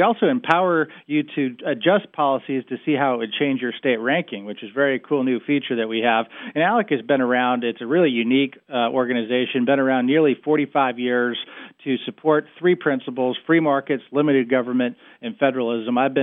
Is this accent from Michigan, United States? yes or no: yes; Michigan, United States; in addition to my home state of Michigan, Indiana, and Wisconsin, like we talked about.